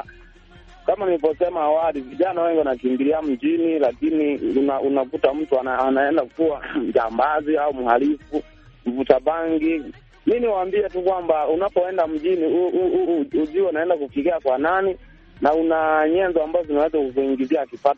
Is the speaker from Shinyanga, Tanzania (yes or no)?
yes; Nyida, Shinyanga, Tanzania; Natoka Nyida Shinyanga, Tanzania.